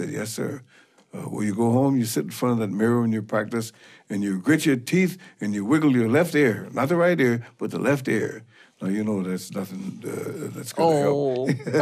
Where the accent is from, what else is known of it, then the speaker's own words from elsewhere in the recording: St. Louis, Missouri, United States; St. Louis is my home, yeah. I was born in St. Louis.